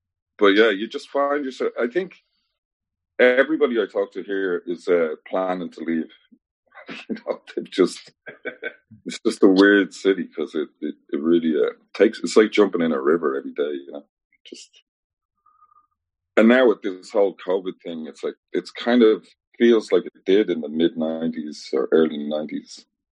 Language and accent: English; Dundrum, Leinster, Ireland; now in New York, United States; And then I grew up in Dundrum.